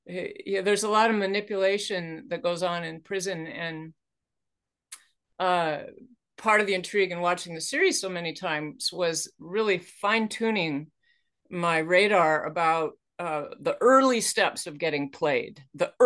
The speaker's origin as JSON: {"language": "English", "town": "Edmonds", "region": "Washington", "country": "United States", "tie": "born or raised there", "also_born_or_lived": "Seattle", "said": "I grew up here in the Northwest. I was born in Seattle, grew up in Edmonds, Washington, which is about 15 miles north of Seattle."}